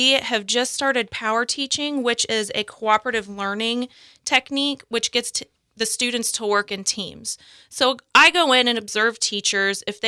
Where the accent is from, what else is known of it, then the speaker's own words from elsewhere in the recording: Marion, Kansas, United States; now in Great Bend, United States; I grew up in Marion, Kansas, went to Emporia State for college